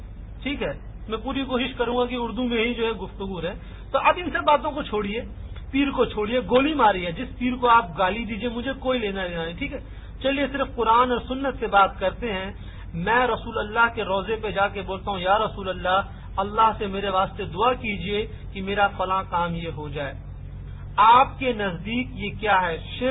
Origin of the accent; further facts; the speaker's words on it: Delhi, India; میں دہلی کا ہوں.